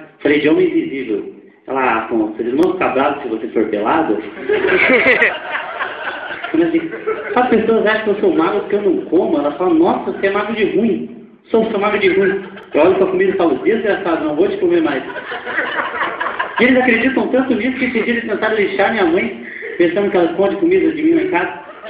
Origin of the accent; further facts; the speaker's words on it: Curitiba, Paraná, Brazil; E eu sou curitibano, né?